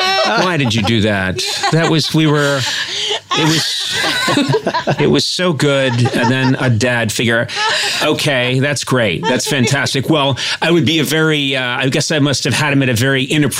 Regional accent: Ireland; I'm an Irish guy who can't do an Irish accent.

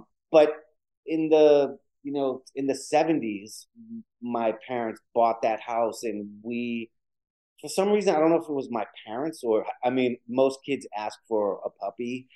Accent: Boston, Massachusetts, United States; But no, we just did a lot of houses in the neighborhood we grew up in Boston.

